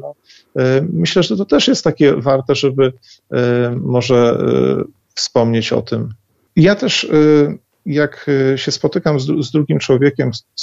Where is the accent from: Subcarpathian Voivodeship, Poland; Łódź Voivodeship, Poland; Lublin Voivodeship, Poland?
Lublin Voivodeship, Poland; żeby ta moja mała ojczyzna, lubelszczyzna, żeby się chwaliła tym, co ma najlepsze